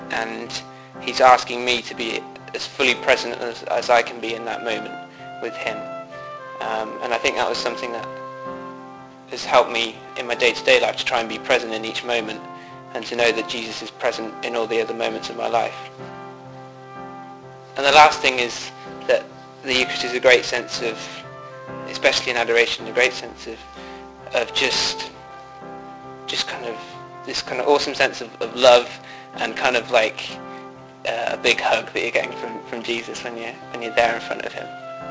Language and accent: English; Banbury, South East England, United Kingdom; I'm 22 and I'm from Banbury, which is in England.